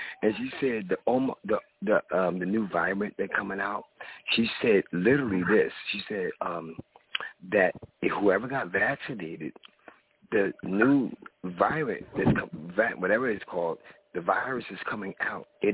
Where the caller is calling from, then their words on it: Philadelphia, Pennsylvania, United States; Hey, I'm calling from Philly.